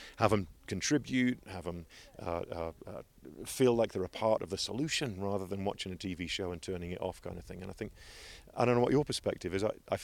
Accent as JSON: {"language": "English", "region": "England", "country": "United Kingdom", "said": "So I'm 18 from England."}